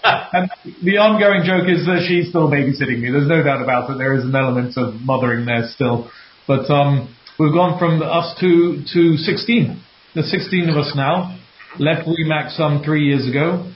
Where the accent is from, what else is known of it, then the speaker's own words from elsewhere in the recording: Cayman Islands; also born or lived in United Kingdom / France / Spain / United States; I'm from Cayman, educated in the UK, France, Spain, the US, and Cayman.